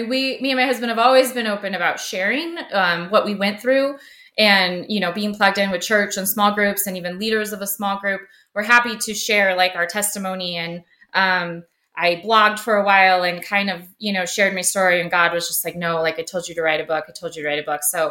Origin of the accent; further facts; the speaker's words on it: Colorado, United States; I was born and raised in Colorado, outside of Denver, and grew up in a Christian home.